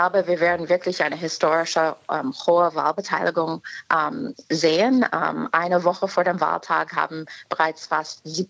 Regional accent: New York, United States; German is a second language; moved away as an adult; now in Berlin, Germany; Ja, mein Heimat ist im Bundesstaat New York. Meine Eltern, ich bin aufgewachsen in einem Vorort von New York City.

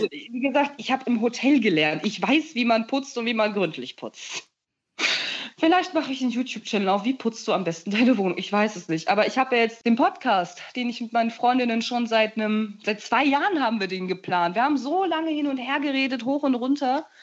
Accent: Germany; born there; Deutschland? Ich bin hier geboren, was willst du von mir eigentlich? Ich spreche perfektes Deutsch.

